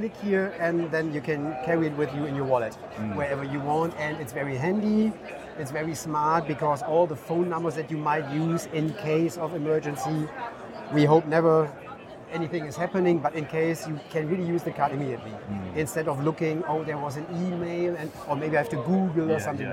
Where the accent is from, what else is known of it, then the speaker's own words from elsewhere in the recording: Germany; English is a second language; I'm from Germany.